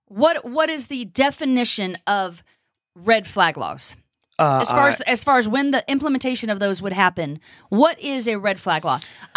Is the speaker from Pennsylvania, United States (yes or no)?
no; California, United States; More years than I lived in California.